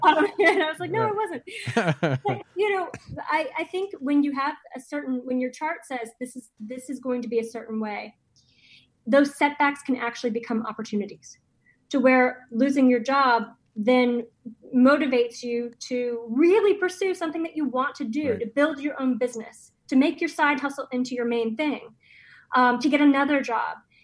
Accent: St. Louis, Missouri, United States; now in Nashville, United States; I'm actually from St. Louis originally, but I lived in Nashville for a long time.

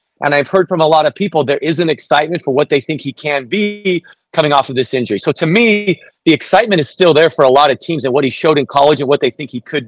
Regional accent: Arizona, United States; I grew up in Arizona. You kind of know what kids are coming out of your home state.

